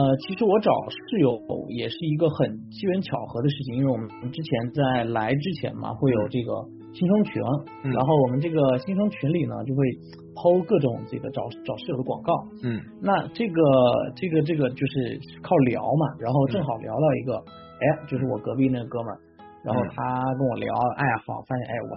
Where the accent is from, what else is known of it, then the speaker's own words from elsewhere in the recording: Xiamen, Fujian, China; now in Seattle, United States; 然后我来自中国福建厦门。对，然后来到西雅图呢